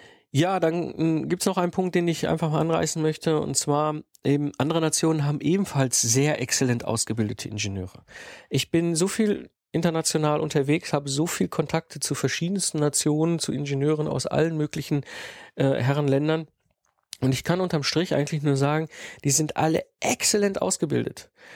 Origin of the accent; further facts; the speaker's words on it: North Rhine-Westphalia, Germany; Ich komme ursprünglich gebürtig aus dem Ruhrpott. Ich bin zwischen Kohle und Stahl groß geworden.